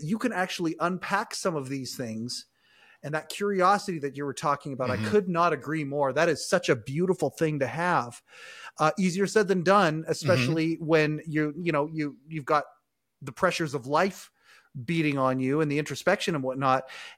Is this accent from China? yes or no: no; Western Canada, Canada; born and raised in Western Canada